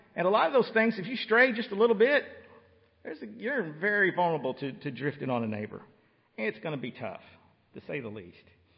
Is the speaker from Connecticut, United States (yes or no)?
no; Illinois, United States; I'm from Illinois, I've seen it